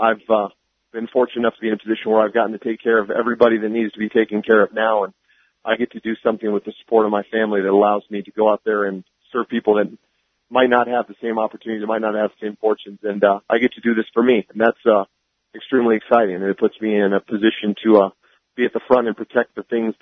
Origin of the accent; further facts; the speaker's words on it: Alaska, United States; Luckily, I was raised in Alaska and know how to do most of those things.